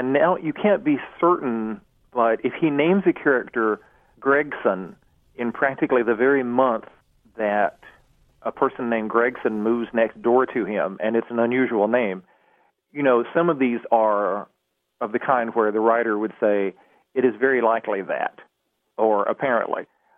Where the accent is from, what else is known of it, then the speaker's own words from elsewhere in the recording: Edinburgh, Scotland, United Kingdom; And then growing up in Edinburgh itself, the city was infused with respect for writing and scholarship.